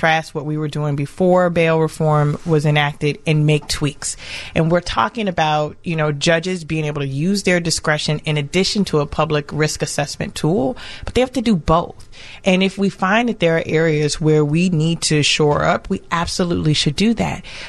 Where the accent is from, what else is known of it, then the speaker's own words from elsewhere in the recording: Chicago, Illinois, United States; I grew up in Cabrini, then I moved to Lincoln Park.